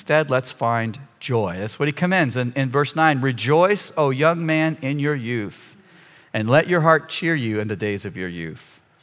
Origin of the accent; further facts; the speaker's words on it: Wisconsin, United States; We came from Wisconsin, and in Wisconsin, it's the dairy state.